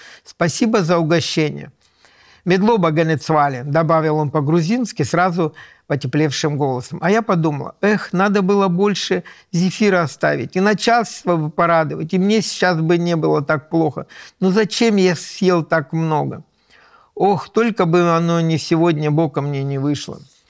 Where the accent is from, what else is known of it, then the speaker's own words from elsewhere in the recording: Omsk, Omsk Oblast, Russia; Я всегда горжусь тем, что я коренной амич в 4-м поколении, 1900 2013 года … дед сюда переехал с Белоруссии. Мы здесь живем. Я люблю свой край, люблю свой город.